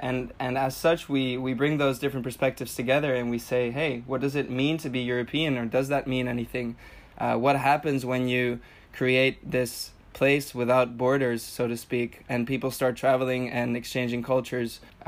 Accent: Canary Islands, Spain; also born or lived in Tenerife; I am half Dutch, half Russian. I grew up in Spain, in the Canary Islands and Tenerife, where there's actually a lot of British tourists.

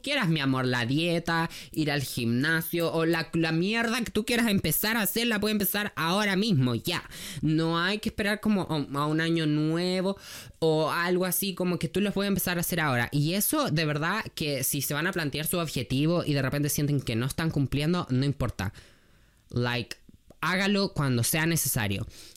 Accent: Nacimiento, Biobío, Chile; yo estudio en Concepción y mi pueblo acá que nacimiento, entonces yo estaba viviendo en Concepción en diciembre.

